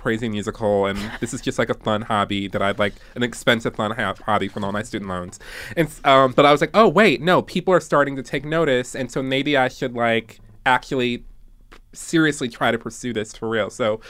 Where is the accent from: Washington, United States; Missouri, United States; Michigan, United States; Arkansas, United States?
Michigan, United States; Detroit; So that's like really funny because I am from Detroit, Michigan, originally. And I grew up sort of playing piano and singing in choirs